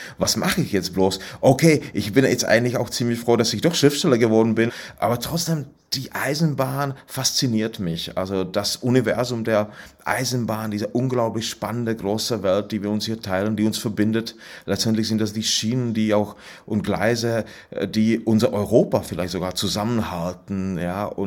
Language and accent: German; Lomnice nad Popelkou, Liberec Region, Czechia; German is a second language; Ich war wirklich sehr oft auf diesem kleinen Bahnhof in Lomnice nad Popelkou. So heißt der Ort, wo ich herkomme, in Böhmen. Die Gegend heißt Český Raj, böhmisches Paradies.